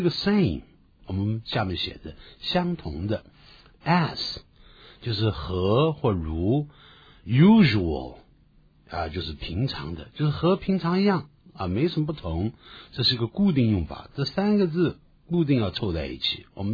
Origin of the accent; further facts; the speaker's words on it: China; 就你在这边去常听到我们中国人会讲 thank